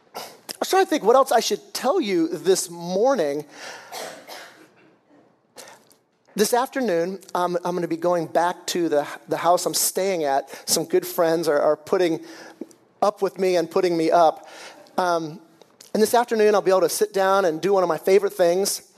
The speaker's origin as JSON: {"language": "English", "region": "California", "country": "United States", "tie": "born or raised there", "said": "I was even growing up in the East Bay because we all figured that Al Davis was the Antichrist."}